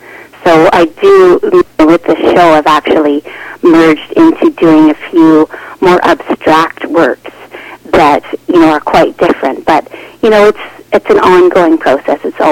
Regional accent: British Columbia, Canada; I'm from Vancouver Island, growing up on a lake surrounded by the ocean

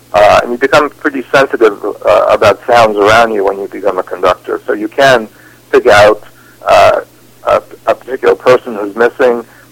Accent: New York City, New York, United States; I grew up in New York City, and you know, I wanted to be a musician by the age 6.

